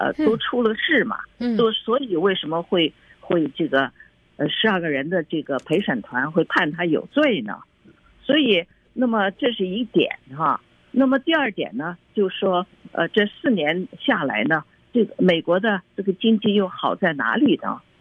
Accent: China; 这是我们中国人的一个思想

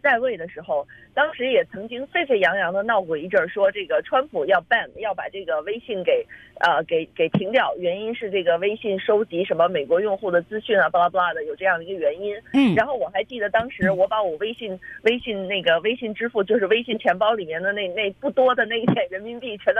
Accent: Beijing, China; now in United States; 我是北京来的，然后卢米是天津，我们都就是我们本身自己的这个从前的朋友大多数都在国内

